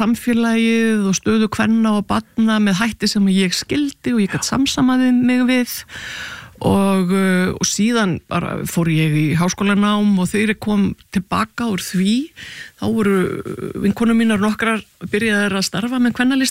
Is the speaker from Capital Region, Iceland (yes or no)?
yes; Reykjavik, Capital Region, Iceland; ég náttúrulega ólst upp í Norðumýrinni og síðan í Fossvoginum og svo fór ég í endaði með því að fara í menntaskólinni Reykjavík